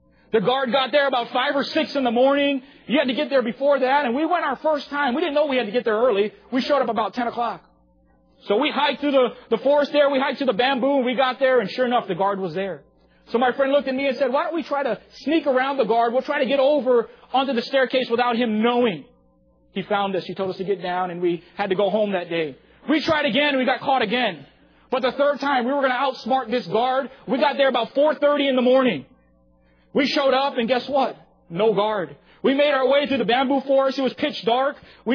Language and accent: English; Hawaii, United States; I had the privilege of growing up in Hawaii for about 19 years of my life